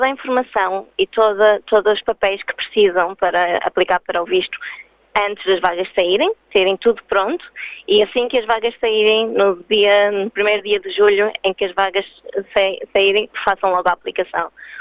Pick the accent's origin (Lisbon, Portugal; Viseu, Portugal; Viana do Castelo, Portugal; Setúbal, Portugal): Viseu, Portugal; Lamego; Eu sou de Lamego, é uma cidade pequena em Trás-os-Montes.